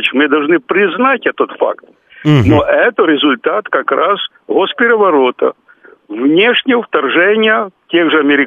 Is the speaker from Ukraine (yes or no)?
yes; Ukraine; Вот я вам скажу, как украинец